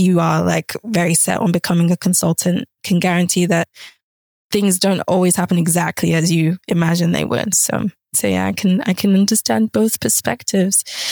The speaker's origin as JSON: {"language": "English", "country": "Nigeria", "said": "my older sister, who's also a bit untraditional as a Nigerian, having studied law, but then didn't become a lawyer."}